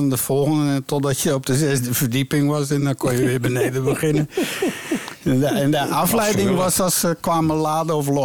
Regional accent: Woerden, Utrecht, Netherlands; Ja, ik ben opgegroeid in Woerden, dat is ook een kaasstad, hè?

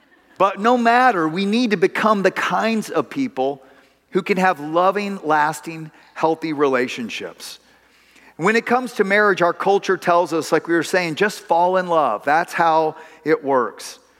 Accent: Texas, United States; Yeah, you know, there are a lot of great things about us Texans. I grew up as a Texan, even though I spent my time away.

